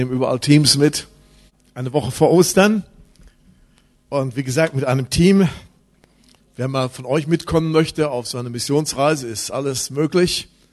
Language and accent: German; Lüdenscheid, North Rhine-Westphalia, Germany; ganz, ganz liebe Grüße aus Deutschland, aus Lüdenscheid, wo ich herkomme. Wenn ich weiß, wo das ist, ist im Sauerland.